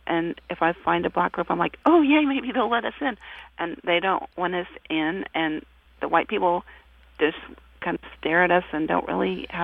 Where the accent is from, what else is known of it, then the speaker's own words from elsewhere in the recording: Midwest, United States; We're from the Midwest. And we never really had problems with friending people in the Midwest.